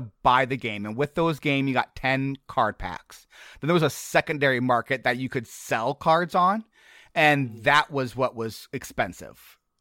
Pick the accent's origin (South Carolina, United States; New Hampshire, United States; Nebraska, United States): Nebraska, United States; Warren Buffett's from Nebraska, and I'm from Nebraska